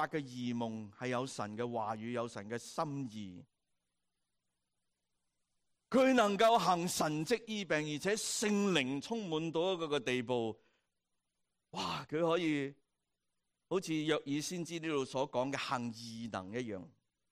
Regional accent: Hong Kong; moved away; 这个是我们以前的世界，我们在香港成长读书的，手板又打过，手背又打过

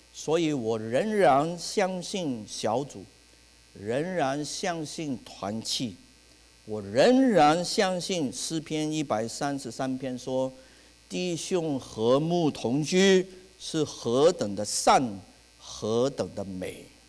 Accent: Hong Kong; first language Cantonese; 我们教会里面很多很多贱猪，我们香港人叫贱猪哈、啊。

